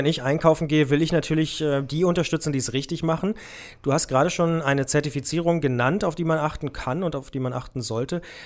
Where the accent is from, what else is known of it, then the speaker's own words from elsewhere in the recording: Potsdam, Brandenburg, Germany; Das ist für mich als Potsdamer natürlich relativ schwierig.